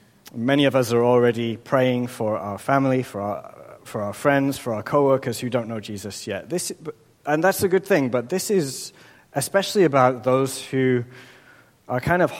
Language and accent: English; England, United Kingdom; It didn't seem to be anything personal, just with sort of started pleasant enough, "Where are you from England?" And this just seemed to be the opportunity to launch into every grudge that this person had against England